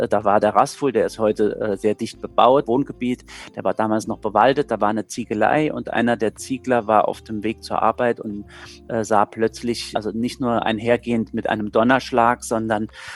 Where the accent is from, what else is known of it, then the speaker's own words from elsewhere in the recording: Saarbrücken, Saarland, Germany; ich komme ja selbst aus Saarbrücken